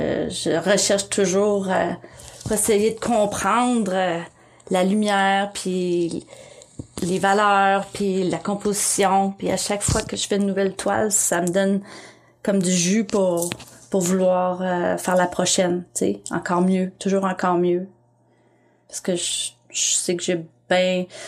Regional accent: Quebec, Canada; moved away as an adult; also born or lived in Whistler; Je suis partie à 19 ans du Québec, puis je suis partie pour aller voir les montagnes, puis aller skier, aller planter des arbres.

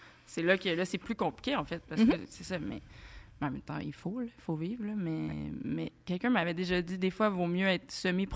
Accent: Granby, Quebec, Canada

